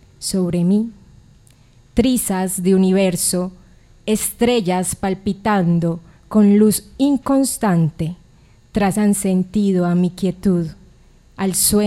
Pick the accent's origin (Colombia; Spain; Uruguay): Colombia; Bello, Antioquia; Yo nací en Medellín, en el Hospital General, pero toda mi vida he vivido en Bello.